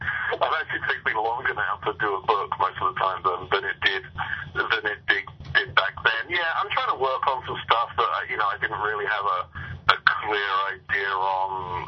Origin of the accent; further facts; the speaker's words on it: England, United Kingdom; now in Chicago, United States; I'm not from Arkansas. Can you believe that?